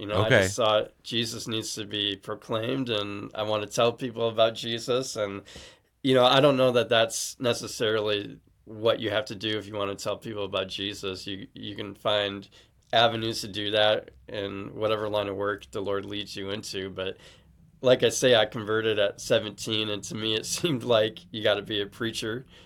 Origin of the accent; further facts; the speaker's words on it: Waterloo, Iowa, United States; I was raised in Waterloo, Iowa, so about an hour and a half from Dubuque.